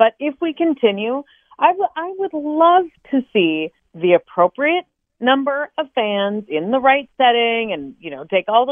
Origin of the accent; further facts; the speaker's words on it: North Dakota, United States; And I grew up in North Dakota